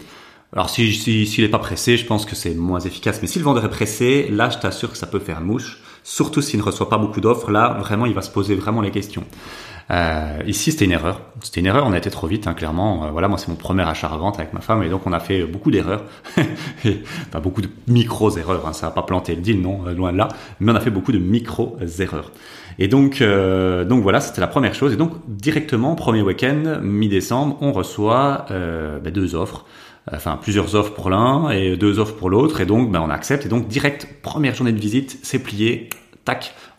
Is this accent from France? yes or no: no; Dinant, Wallonia, Belgium; Moi, il faut savoir que je suis de Dinan, je viens jusqu'à Arlon, c'est quand même 1h15.